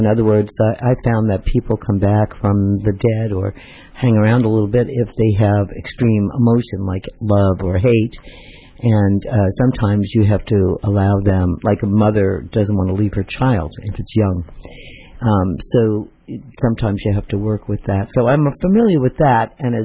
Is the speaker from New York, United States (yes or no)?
yes; New York, United States; My father was Italian. My mom was Irish, and we grew up in New York, right?